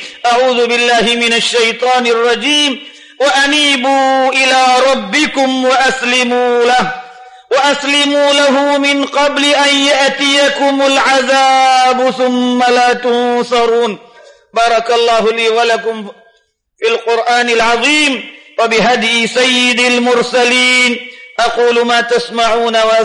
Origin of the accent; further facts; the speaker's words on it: India; أنتقل بكم إلى ما يحدث في بلادنا الهند